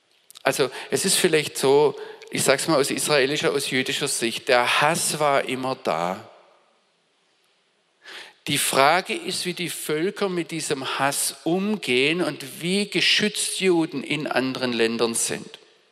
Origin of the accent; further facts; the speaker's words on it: Pforzheim, Baden-Württemberg, Germany; Wir kommen alle aus der Pforzheimer Gegend